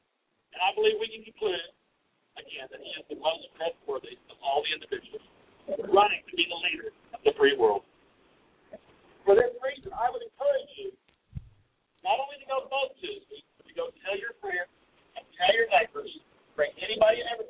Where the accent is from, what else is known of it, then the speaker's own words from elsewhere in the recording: Oklahoma City, Oklahoma, United States; I'm from South Oklahoma City, and it's my privilege to serve the citizens on the legislature here for several years.